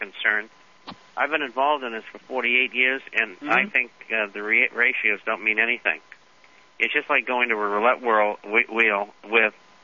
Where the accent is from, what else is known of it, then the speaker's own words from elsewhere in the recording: Massachusetts, United States; Well, you probably have a wonderful education because that's where I grew up, and I graduated from Northeastern University in Boston.